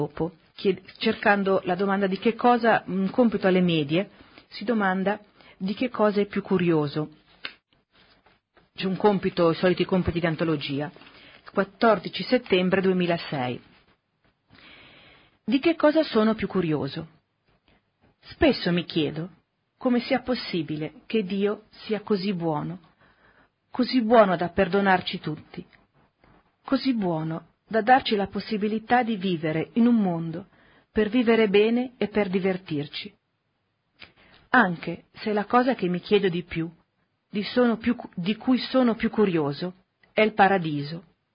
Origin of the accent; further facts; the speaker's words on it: Chiavari, Liguria, Italy; noi siamo liguri, di Chiavari, di Casarza Ligure